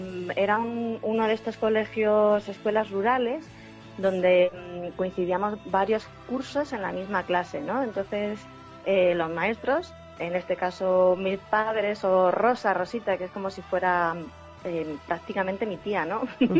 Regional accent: Valverde de la Vera, Extremadura, Spain; Yo crecí en Valverde de la Vera, mi familia es de la Vera y del Valle del Jerte, y somos familia numerosa, 4 hermanos

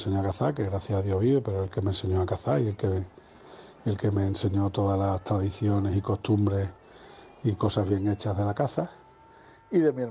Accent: Azuaga, Extremadura, Spain; now in Seville, Spain; soy de Azuaga, aunque vivo en Sevilla

